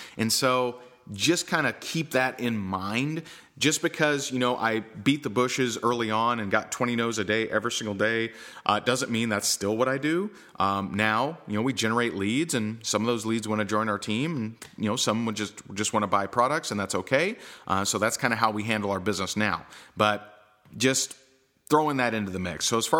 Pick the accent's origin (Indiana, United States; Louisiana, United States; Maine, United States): Indiana, United States; Seymour; I'm actually from Seymour, Indiana, so very cool.